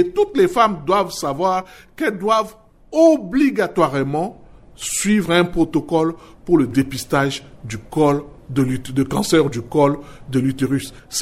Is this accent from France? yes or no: no; Central African Republic; chez nous, en République centrafricaine